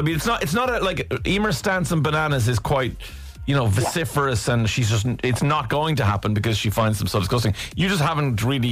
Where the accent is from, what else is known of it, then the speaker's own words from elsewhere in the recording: Ireland; So you see, as an Irish person, that is a difficult thing to admit.